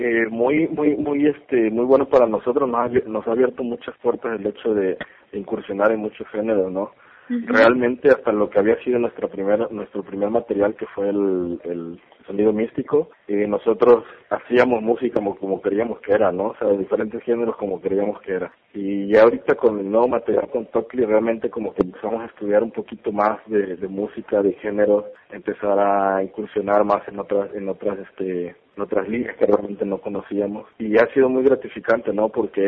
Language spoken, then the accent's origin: Spanish; Veracruz, Mexico; Que tenemos aquí en el sur de Veracruz. Ahora sí, cómo vemos nosotros muchas cosas como jarochos sureños